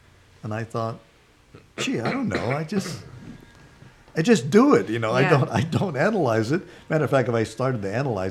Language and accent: English; Santa Barbara, California, United States; I had a really happy childhood growing up in Santa Barbara.